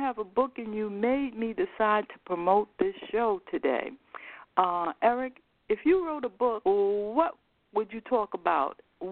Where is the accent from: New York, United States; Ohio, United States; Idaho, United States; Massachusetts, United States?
New York, United States; Harlem; I'm your Facebook friend, but I am also from Harlem, New York.